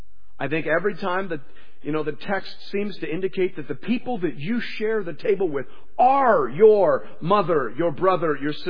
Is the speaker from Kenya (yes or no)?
no; Canada; Because I'm Canadian, and we don't do that.